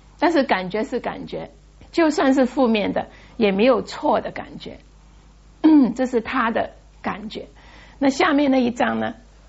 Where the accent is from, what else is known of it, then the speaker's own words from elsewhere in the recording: China; 我们中国人